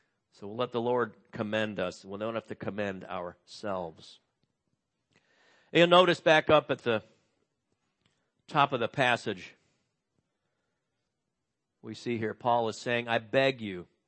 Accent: Illinois, United States; I'm from Illinois. We don't do that. I've never heard anyone from Illinois say, yep, I'm an Illinoisan.

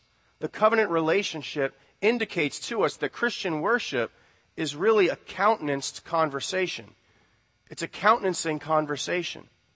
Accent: United States; And yet, as American evangelicals, sometimes I think that we can still fall into the same trap

